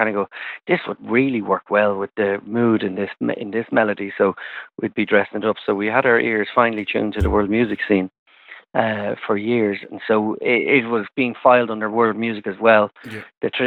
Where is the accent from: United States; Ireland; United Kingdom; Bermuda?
Ireland; Well, we're definitely Irish.